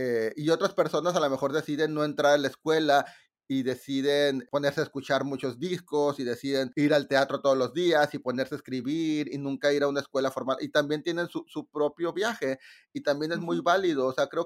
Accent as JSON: {"language": "Spanish", "region": "New York", "country": "United States"}